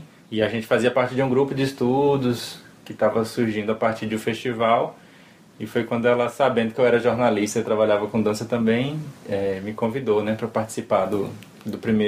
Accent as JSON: {"language": "Portuguese", "region": "Bahia", "country": "Brazil", "lives_now": "Recife, Brazil", "said": "Depois voltei para a Bahia, que é o estado de onde eu sou, passei lá um ano e depois retornei para Recife novamente."}